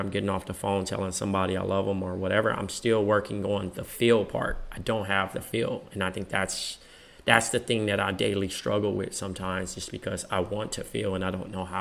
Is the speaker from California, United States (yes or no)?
yes; Compton, California, United States; born or raised there